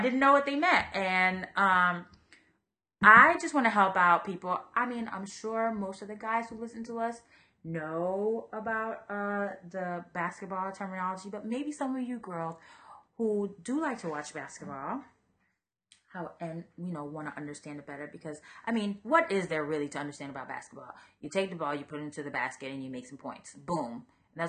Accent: Miami, Florida, United States; I am from Miami.

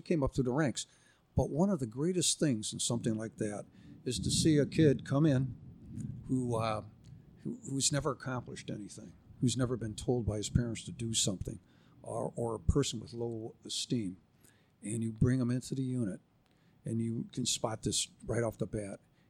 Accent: Elmhurst, Illinois, United States; I grew up in Elmhurst. I graduated from IC grade school and high school.

